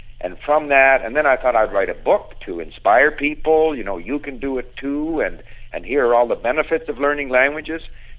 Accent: Montreal, Quebec, Canada; Actually, no, I grew up in Montreal.

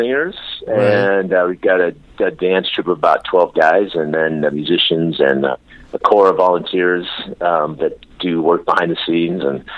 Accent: Culver City, California, United States; now in Orange County, United States; I actually grew up in L.A. I lived kind of all over. I grew up in Culver City, then went to college out east of Pasadena, but then back to Glendale and Sherman Oaks and Studio City.

